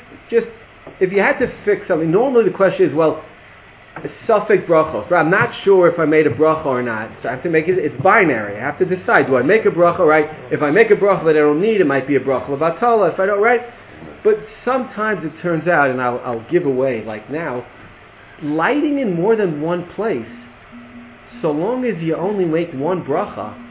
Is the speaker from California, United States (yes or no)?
yes; Long Beach, California, United States; I grew up in Long Beach.